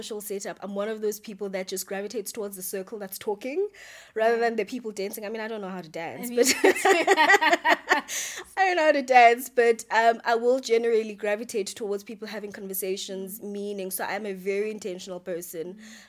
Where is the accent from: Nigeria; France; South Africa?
South Africa; Lusikisiki, Eastern Cape; I grew up in Lusikisiki. We didn't really have that much exposure into careers and all of that.